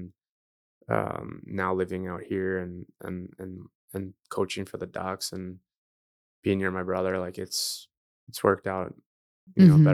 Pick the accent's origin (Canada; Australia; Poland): Canada; Toronto, Ontario; So although we're all from Toronto, it's been nice.